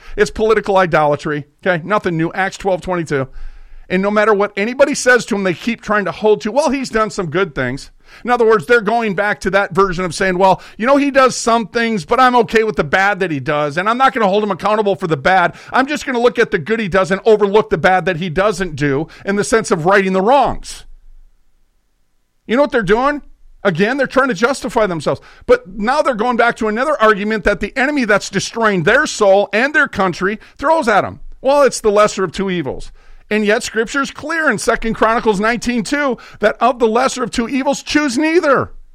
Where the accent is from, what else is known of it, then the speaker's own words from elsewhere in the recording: United States; and I say, well, I'm from America.